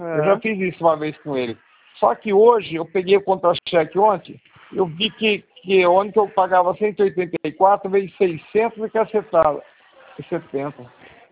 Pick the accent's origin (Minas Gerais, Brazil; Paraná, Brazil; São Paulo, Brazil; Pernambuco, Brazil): São Paulo, Brazil; São Carlos; now in Pirassununga, Brazil; Eu sou de São Carlos, mas tem aqui em Pirassununga. Estou morando em Pirassununga.